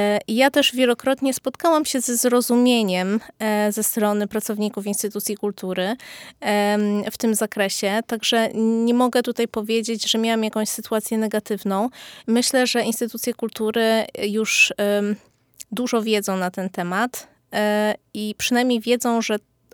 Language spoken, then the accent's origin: Polish; Subcarpathian Voivodeship, Poland; now in Kraków, Poland; bo pochodzę po prostu z małej bieszczadzkiej wioski i dopiero zaczęłam chłonąć tą kulturę tutaj w Krakowie na studiach, więc późno.